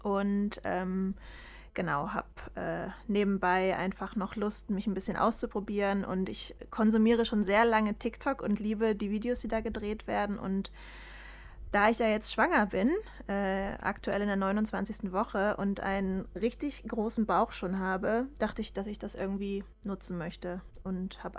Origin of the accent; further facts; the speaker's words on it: Freiburg, Baden-Württemberg, Germany; wir kommen beide aus Freiburg